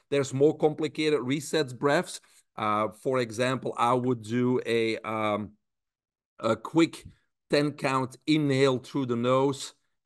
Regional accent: Belgium; I grew up in Belgium.

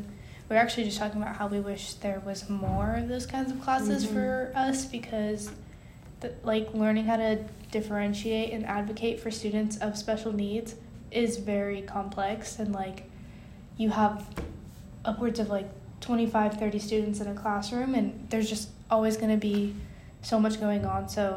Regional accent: San Diego, California, United States; But I'm from San Diego, California, and I feel like a lot of the way that education was there for me has influenced me to be a teacher

